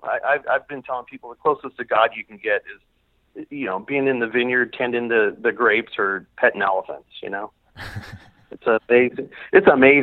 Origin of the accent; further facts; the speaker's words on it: Hemet, California, United States; In the same place, Hemet.